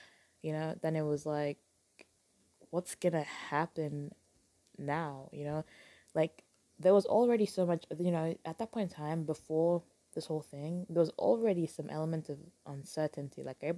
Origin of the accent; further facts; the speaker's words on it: Lagos, Nigeria; I'm from Lagos.